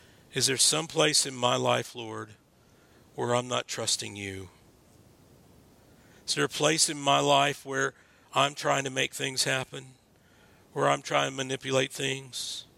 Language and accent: English; Texas, United States; I was from Texas, so lawnmower stayed in the living room.